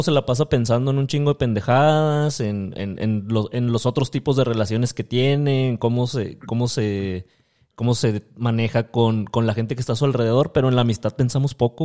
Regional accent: Mexico; Nos invitan a jugar y somos los mexicanos.

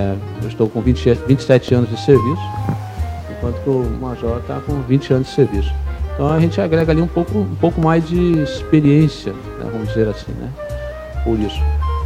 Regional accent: Venceslau Brás, Paraná, Brazil; eu nasci no Paraná, numa cidadezinha lá do Paraná que chama-se Venceslau Brás, uma cidade bem pequena, tem 22 mil habitantes, hoje tem 22 mil, né?

